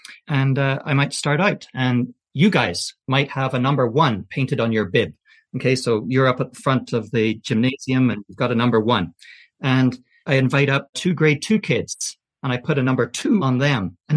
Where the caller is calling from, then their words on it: Calgary, Alberta, Canada; I'm coming from Calgary in Canada, just like you guys.